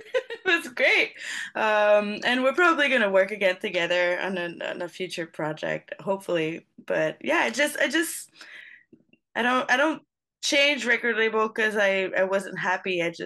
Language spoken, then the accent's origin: English; Montreal, Quebec, Canada; I'm from Montreal originally.